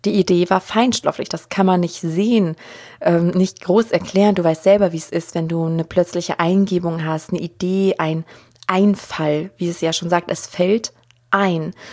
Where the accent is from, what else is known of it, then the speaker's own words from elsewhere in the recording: Germany; ich bin ja auch hier aufgewachsen in Deutschland, in diesem Umfeld und keiner von denen, die mich umgeben haben, wusste irgendwas von Hellsinn.